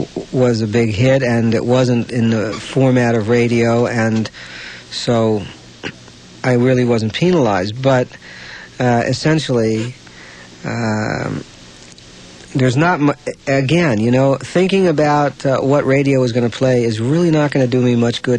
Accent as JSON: {"language": "English", "town": "Queens", "region": "New York", "country": "United States", "tie": "born or raised there", "said": "growing up in Queens and hearing music that came from Memphis or New Orleans or even a street corner in Harlem."}